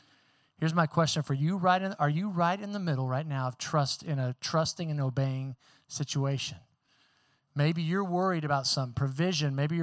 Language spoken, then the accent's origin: English; Oklahoma, United States; When I grew up in Oklahoma, there was a neighborhood called Westbury.